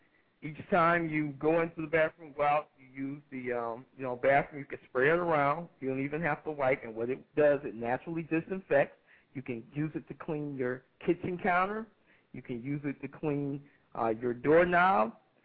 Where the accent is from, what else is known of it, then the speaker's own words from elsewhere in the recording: Atlanta, Georgia, United States; Yes, I'm from Atlanta. I'm an organic farmer.